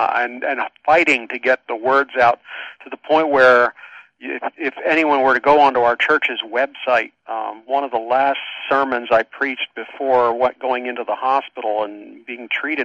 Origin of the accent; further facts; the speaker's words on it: Allentown, Pennsylvania, United States; Growing up in Allentown, Moravian College was in Bethlehem